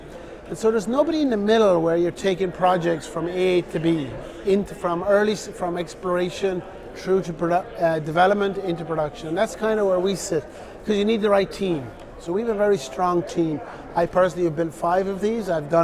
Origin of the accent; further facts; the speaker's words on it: Ireland; I'm an Irishman, I like to buy things cheap.